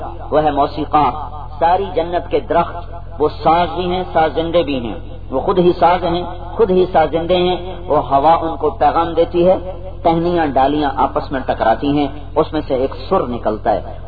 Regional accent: Khanewal, Punjab, Pakistan; خانوال میرا ضلع ہے،

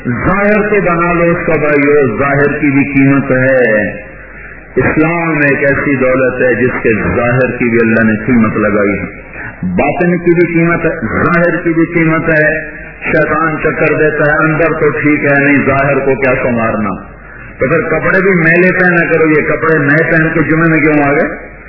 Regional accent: Pakistan; میں پاکستان سے ہوں, یہ میرا نام ہے, میں یہاں حج کے لیے آیا ہوں.

